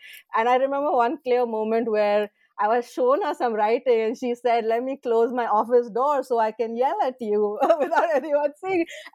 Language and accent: English; India; born there; I was born in India, I studied in India